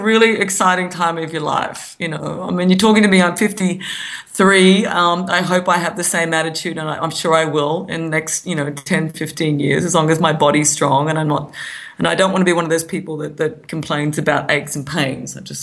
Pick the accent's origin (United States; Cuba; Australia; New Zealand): Australia; Queensland; And I'm a old Queensland kid. I grew up in Queensland and we love the beach. We went to the Gold Coast on the holidays